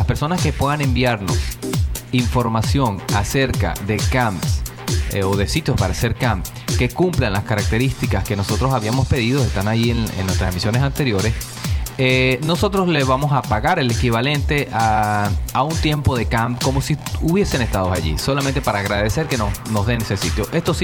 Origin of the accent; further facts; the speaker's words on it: Venezuela; Bueno, le llegó el turno a la gente de Venezuela. Yo soy venezolano